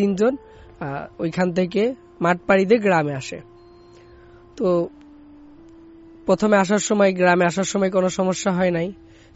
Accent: Hatgopalpur, Khulna Division, Bangladesh; আমি ঝিনাইদহের হাটগোপালপুর থেকে আসছি

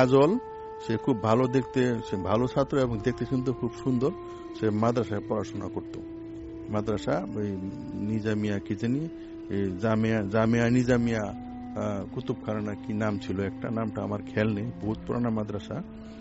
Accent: Monohardi, Dhaka Division, Bangladesh; আমাদের দেশে বেরিয়ে বলিনি নরসিংদী মনোহরদি, তো এটা আমাদের গ্রামে বেরিয়ে মনোহরদির একটা ঘটনা

